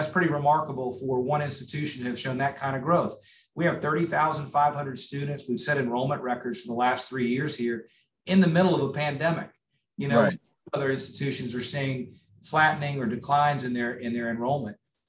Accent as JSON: {"language": "English", "town": "Clemson", "region": "South Carolina", "country": "United States", "tie": "born or raised there", "said": "You know, you mentioned I was born and raised in Clemson, and that's certainly true, and have great affinity for that. My dad and stepmom still live there"}